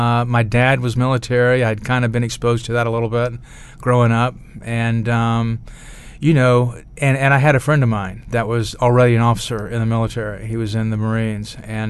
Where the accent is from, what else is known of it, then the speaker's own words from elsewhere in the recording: the South, United States; And so growing up in the South, I looked it up on the map, find out where it was